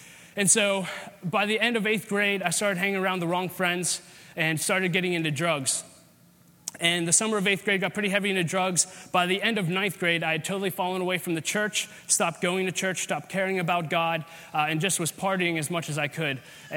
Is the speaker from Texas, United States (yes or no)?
no; Wexford, Pennsylvania, United States; also born or lived in Bradford Woods; So I grew up in Wexford, not far from here. I grew up in Bradford Woods, and I went to North Allegheny High School.